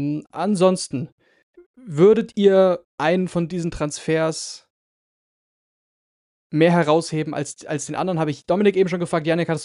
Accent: Cologne, North Rhine-Westphalia, Germany; als gebürtiger Kölner und der jetzt aktuell auch immer noch hier wohnt

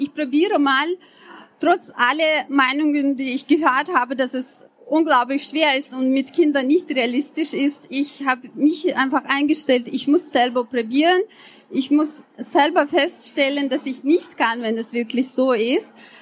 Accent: Chechnya, Russia; now in Austria; Ich bin in Tschetschenien aufgewachsen und als ich 7 war, war erster Krieg und als ich 14 war, war zweiter Krieg in meinem Land

